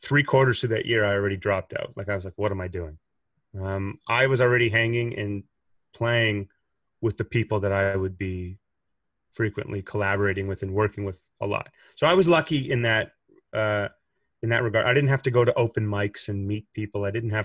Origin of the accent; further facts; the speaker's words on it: Winnipeg, Manitoba, Canada; we're all from Winnipeg.